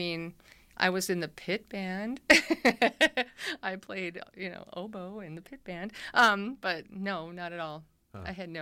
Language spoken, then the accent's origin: English; Wisconsin, United States; I was raised in Midwest, or like the middle of Wisconsin, central Wisconsin